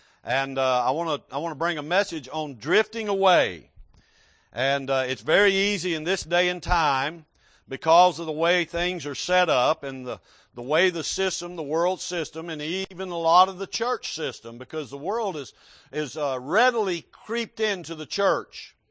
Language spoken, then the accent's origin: English; Florida, United States; but I grew up in Florida, and we had a thing, what we call was drift fishing.